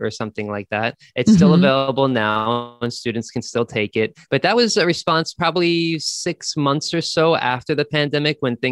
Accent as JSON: {"language": "English", "town": "New York City", "region": "New York", "country": "United States", "tie": "born or raised there", "moved": "yes", "said": "I think is the biggest thing when people hear that I'm from New York, they ask me about the Empire State Building, Statue of Liberty, Times Square. I say I avoided them my whole life."}